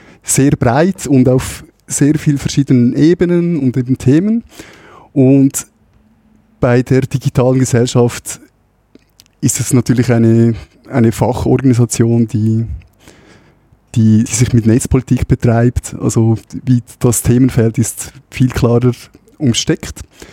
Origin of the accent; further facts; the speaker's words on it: Uri, Switzerland; geboren und aufgewachsen im Kanton Uri.